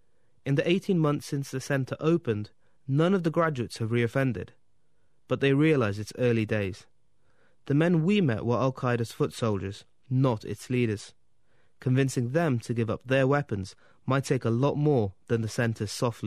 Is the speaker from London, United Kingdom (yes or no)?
no; Birmingham, West Midlands, United Kingdom; Yeah, I'm originally from Birmingham.